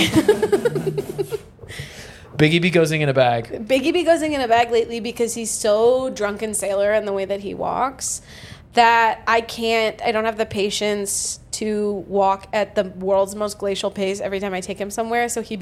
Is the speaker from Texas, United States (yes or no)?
no; Detroit, Michigan, United States; Growing up in Detroit, we could have had dentists in Canada.